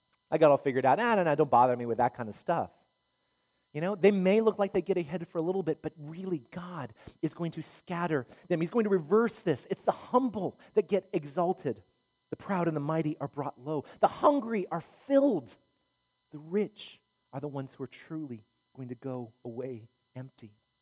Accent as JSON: {"language": "English", "country": "United States", "said": "Certain things are owed to me because I'm an American, you know."}